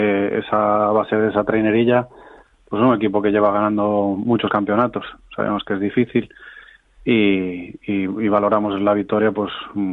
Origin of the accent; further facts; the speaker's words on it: Galicia, Spain; En mi tierra la gran diferencia que hay es que sales a competir